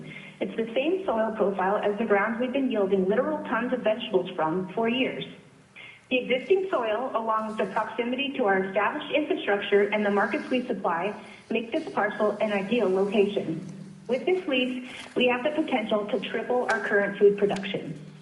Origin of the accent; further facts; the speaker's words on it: Alaska, United States; I was born and raised in Alaska and have been farming here for over 2 decades.